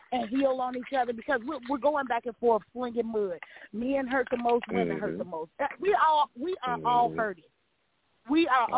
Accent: Chicago, Illinois, United States; I'm from Chicago, LaWanda.

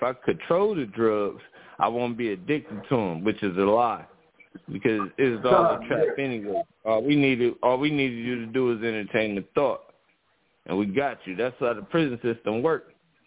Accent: Chicago, Illinois, United States; I'm a Northerner. I'm more like Northern beings. I'm like Midwestern.

